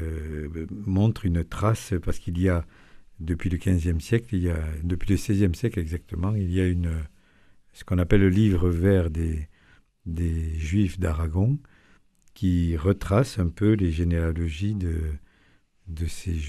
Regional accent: Pyrenees, France; je suis un Pyrénéen d'origine, donc... Pour nous, déjà, le nord de la Garonne, c'est compliqué.

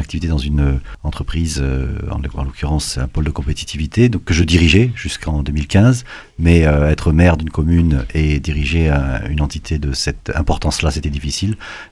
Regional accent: Paris, Île-de-France, France; born there; also born or lived in South Korea; Oui, je suis né à Paris

